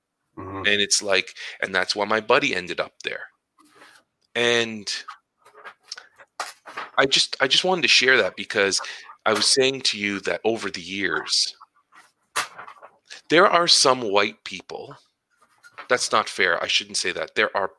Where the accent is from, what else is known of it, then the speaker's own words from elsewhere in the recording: Ottawa, Ontario, Canada; So I grew up in Ottawa, and I was born and raised in a not such a great part of town. And then my parents bought a house in a better area, better neighborhood. We moved there.